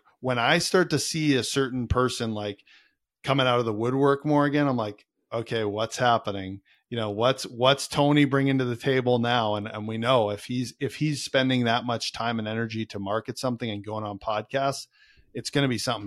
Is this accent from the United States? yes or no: no; Canada; I'm Canadian kid